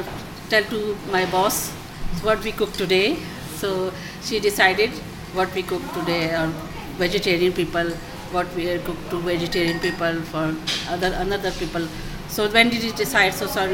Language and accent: English; Pakistan; English is a second language; I'm from Pakistan.